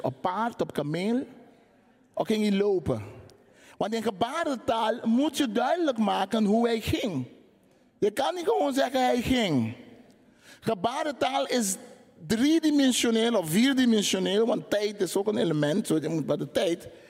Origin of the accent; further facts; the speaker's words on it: Curaçao; Toen ik opgroeide in Curaçao